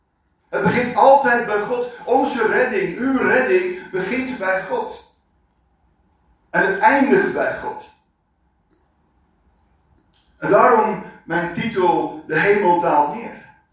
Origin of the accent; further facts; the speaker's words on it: Netherlands; wij zijn heel calvinistisch opgevoed in Nederland.